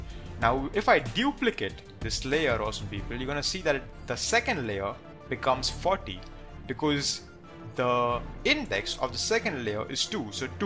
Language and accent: English; India; I'm from India, so I say Z.